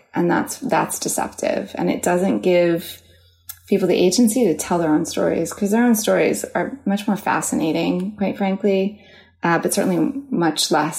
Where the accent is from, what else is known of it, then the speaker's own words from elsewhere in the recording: New York, United States; but I guess, you know, I'm from New York. I mean, that's a melting pot, right?